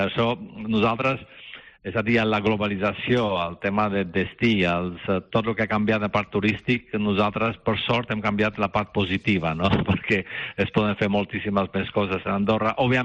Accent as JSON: {"language": "Catalan", "country": "North Macedonia", "said": "jo soc d'origen balcànic, soc de Macedònia del Nord, alguna vegada vaig a Macedònia també"}